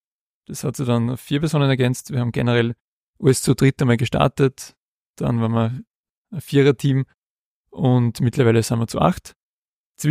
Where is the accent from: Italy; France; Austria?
Austria; Königswiesen, Upper Austria; ursprünglich bin ich aus dem Mühlviertel, aus Königswiesen, Bezirk Freistadt.